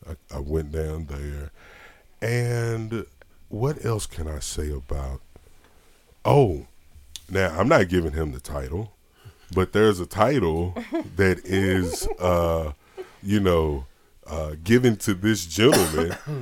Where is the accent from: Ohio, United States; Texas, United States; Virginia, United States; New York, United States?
Virginia, United States; Martinsville; I'm from Martinsville. Uh-huh. It's Martinsville Speedway. You know what I'm saying? A lot of people know where I'm from because of the speedway, the turn and ridgeway.